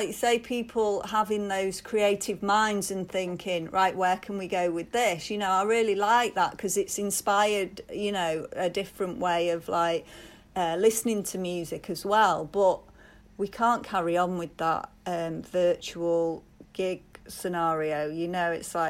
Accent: Stockport, North West England, United Kingdom; also born or lived in Manchester; I'm actually from Stockport. I was born in Manchester. I was born in Ancoats, so you couldn't get, it's right in the city centre, so like, you couldn't get more Manc than that. But then I got moved out to, I grew up in Stockport

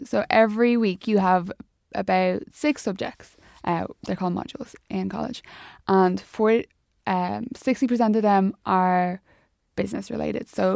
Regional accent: Santry, County Dublin, Ireland; So I'm from Santry, so it's like a 10-minute walk from my house, which is absolutely perfect.

